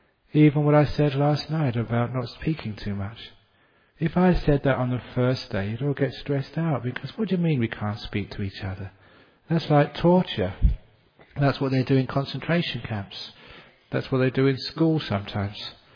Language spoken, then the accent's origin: English; London, United Kingdom; from my youth, you know, growing up in London, a very, very busy city.